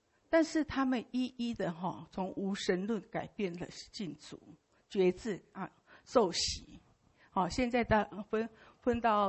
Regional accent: Taiwan; 那时候我心里好紧张，我是台湾人啊。

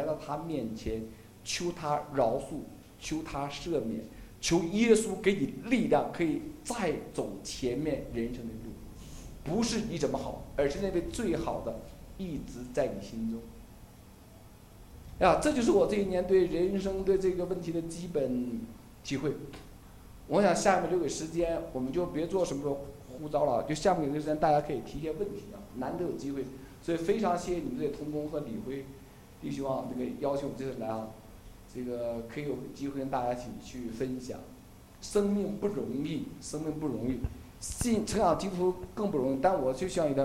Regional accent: China; 我们中国人就这点好，就基本不说

